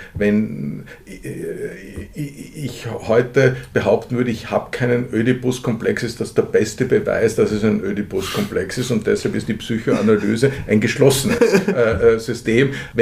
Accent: Austria; Aber wir sind geborene Waldmenschen als Österreicher.

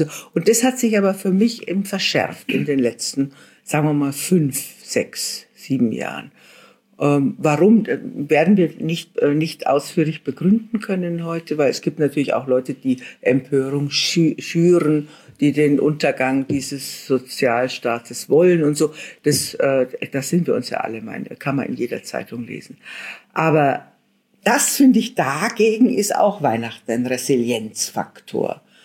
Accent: Bavaria, Germany; Ich bin aus Bayern, mir ist es ganz egal.

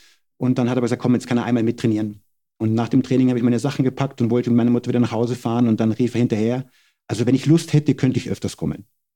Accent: Munich, Bavaria, Germany; also born or lived in Bogen / Iserlohn; Aber eigentlich mit meinem 5. Lebensjahr war ich in München. Habe meine ganze Jugendzeit in München verbracht, meine ganze Schulzeit in München verbracht.

